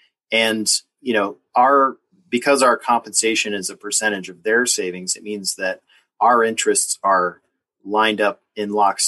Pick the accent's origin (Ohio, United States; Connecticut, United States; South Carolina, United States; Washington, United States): Connecticut, United States; Well, I grew up in New England, which, you know, may seem like kind of a nebulous place to folks living in the South, but specifically, I was born in Southern Connecticut